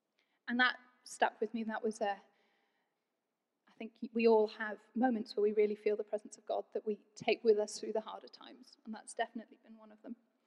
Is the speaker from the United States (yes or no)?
no; Bangladesh; I was raised in Bangladesh. My parents were missionaries.